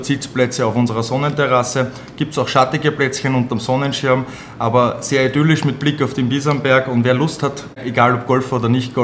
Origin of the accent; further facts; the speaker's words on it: Vienna, Austria; Ich bin in Wien aufgewachsen, mein Vater wohnt in Korneuburg, dadurch habe ich auch den Bezug zu Korneuburg